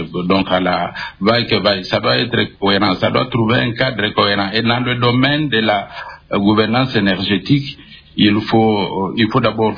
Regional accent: Bilomba, DR Congo; also born or lived in Kinshasa; je suis moi-même de Bilomba. Vous avez cité Bilomba, c'est ma mission natale qui m'a vu grandir avant de venir faire mes études à Kinshasa.

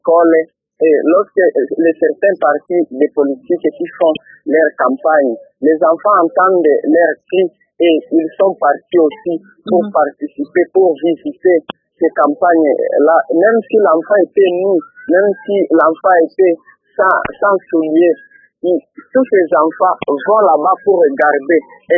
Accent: Kalima, Maniema, DR Congo; Oui, ici chez nous à Kalima, je constate une chose

